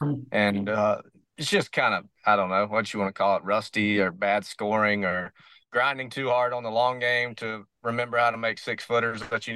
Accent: the South, United States; accent: redneck Southern; not sound unlike my redneck Southern accent.

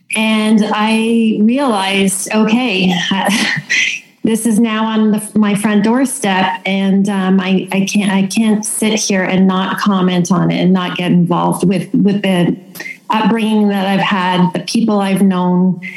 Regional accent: Toronto, Ontario, Canada; now in Stratford, Canada; I'm Jewish. I grew up in Toronto. I attended a private Hebrew day school from grade one till grade eight. I grew up as part of the Jewish community there.

